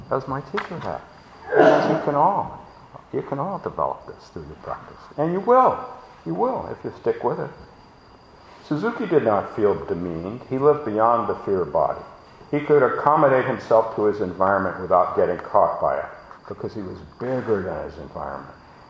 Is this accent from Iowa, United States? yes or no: no; Palo Alto, California, United States; So growing up in Palo Alto, the only Japanese that I knew were gardeners, were cleaning women, were swimming pool cleaners